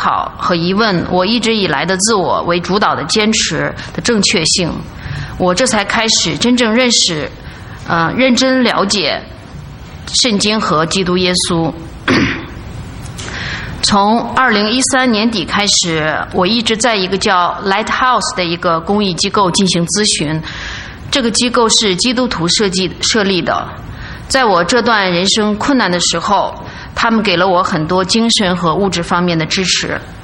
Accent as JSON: {"language": "Chinese", "town": "Hangzhou", "region": "Zhejiang", "country": "China", "said": "我来自杭州，我的老家是内蒙古。"}